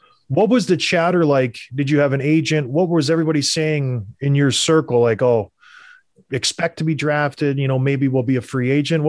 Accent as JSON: {"language": "English", "town": "St. Catharines", "region": "Ontario", "country": "Canada", "said": "I'm from St. Catharines"}